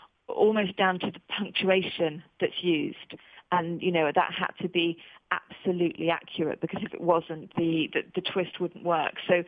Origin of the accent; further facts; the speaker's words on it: South East England, United Kingdom; now in North Wales, United Kingdom; So I'm British. I come from a place near Oxford in the UK, and I currently live in North Wales.